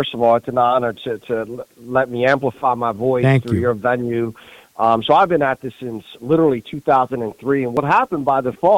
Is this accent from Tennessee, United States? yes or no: no; New Jersey, United States; now in Reading, United States; But listen, I'm close to Brooklyn. I'm from North Jersey.